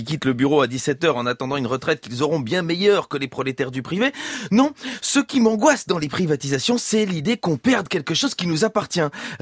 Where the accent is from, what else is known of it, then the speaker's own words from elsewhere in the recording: Belgium; now in France; je suis belge.